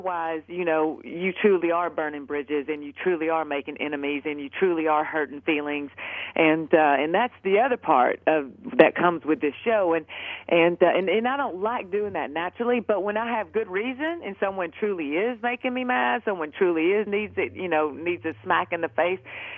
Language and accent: English; the South, United States; And, you know, and it's and being a Southerner from the South, it's even worse.